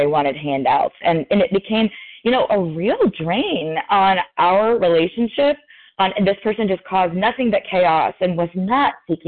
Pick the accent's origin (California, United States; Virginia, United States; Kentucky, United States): Kentucky, United States; Louisville; I'm from Louisville, Kentucky, compulsive overeater.